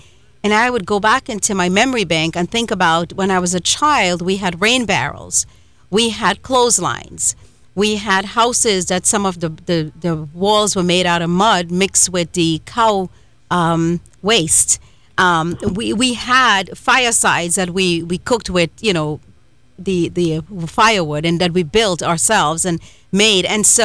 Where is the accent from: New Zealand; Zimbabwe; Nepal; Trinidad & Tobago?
Trinidad & Tobago; now in United States; I was born in the islands. I was born in Trinidad and Tobago, and I was raised in a village.